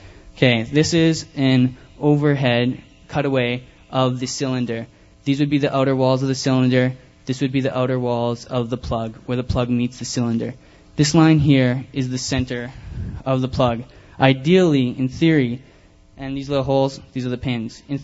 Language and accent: English; Canada; I'm Canadian, so I'm not sure how lots of stuff goes in the United States